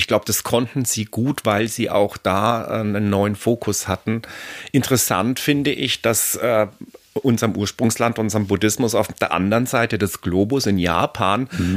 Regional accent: North Rhine-Westphalia, Germany; bei uns im Ruhrgebiet

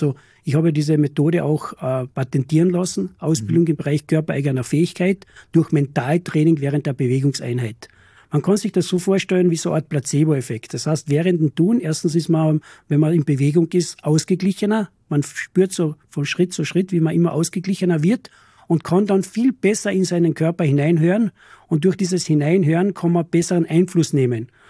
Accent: Carinthia, Austria; also born or lived in Vienna; Ich habe in Wien gelebt, war dort Leichtathlet, war Wiener Meister und bin dann zurückgekommen nach Kärnten in meine Heimat, also am Klabeinersee, wo ich ja wohne und aufgewachsen bin.

